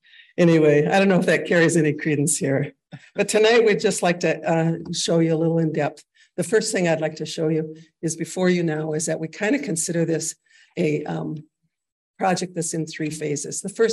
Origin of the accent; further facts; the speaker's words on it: South Dakota, United States; I'm from South Dakota, by the way.